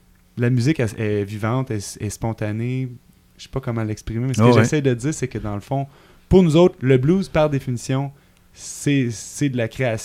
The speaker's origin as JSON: {"language": "French", "town": "Mont-Tremblant", "region": "Quebec", "country": "Canada", "tie": "born or raised there", "also_born_or_lived": "Abitibi", "said": "je suis né en Abitibi. Puis après ça, mon père travaillait dans la construction. Les mines, ça allait pas bien. On a dû bouger pour Tremblant."}